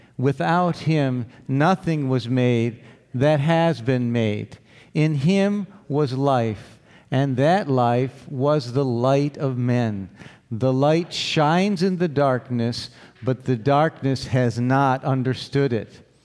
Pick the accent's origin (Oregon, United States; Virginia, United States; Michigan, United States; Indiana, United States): Michigan, United States; Boyne City; I grew up here in Boyne City on Lake Charlevoix, which is even bigger than Portage Lake.